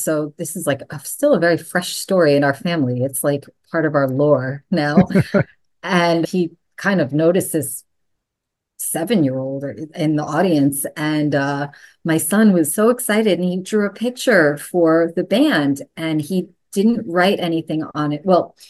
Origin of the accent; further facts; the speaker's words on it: New York City, New York, United States; also born or lived in Long Island; I grew up in New York City, and we had a tragic death in our family, and we had to move to Long Island like within a week.